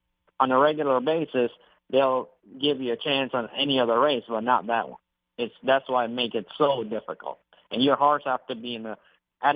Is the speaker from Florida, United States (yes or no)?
yes; Miami, Florida, United States; Yeah, growing up in Miami, I like the Miami Heat.